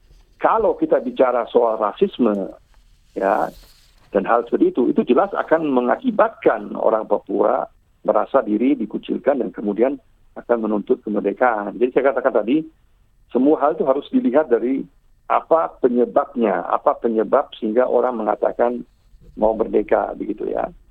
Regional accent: Germany; Indonesian is a second language; saya orang luar ya, saya orang Jerman.

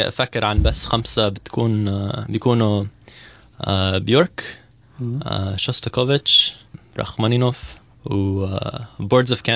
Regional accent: Gaza, Gaza Strip, Palestine; يعني في واجب للي أنا غزاوي

